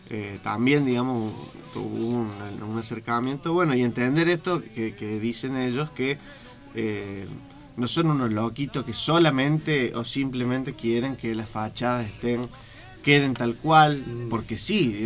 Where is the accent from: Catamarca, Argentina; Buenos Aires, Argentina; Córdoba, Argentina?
Córdoba, Argentina; Yo nací en Barrio General Paz, después viví 3 años en San Vicente, bueno, como verán.